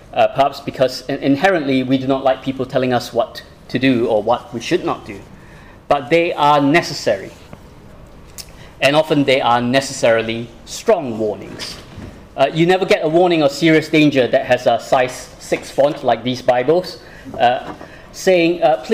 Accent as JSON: {"language": "English", "country": "Malaysia", "said": "For those who do not know, I'm originally from Malaysia."}